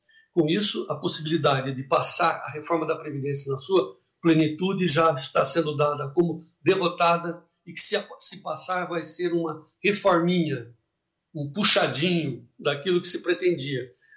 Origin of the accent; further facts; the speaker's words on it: Araraquara, São Paulo, Brazil; e eu vi isso num comício lá em Araraquara, minha cidade natal